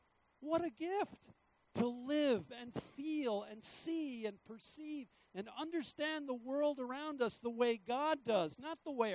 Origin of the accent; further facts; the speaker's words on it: Levittown, New York, United States; But I grew up in Levittown, Long Island, New York, in the 60s and 70s. My town is a predominantly white town.